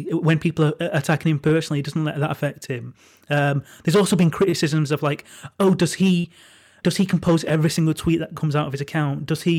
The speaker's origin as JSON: {"language": "English", "town": "Manchester", "region": "North West England", "country": "United Kingdom", "said": "I'm from a working class part of Manchester. I'm from Crumpsall, which is not too dissimilar to Withenshaw"}